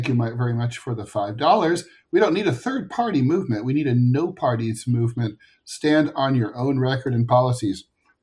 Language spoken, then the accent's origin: English; United States; I'm embarrassed as an American.